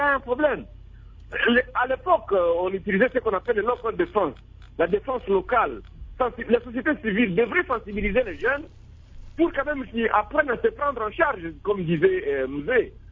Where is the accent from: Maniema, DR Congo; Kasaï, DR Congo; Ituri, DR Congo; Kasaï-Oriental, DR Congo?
Ituri, DR Congo; Kilo; j'ai grandi en Ituri parce que je suis un enfant de Kilomoto.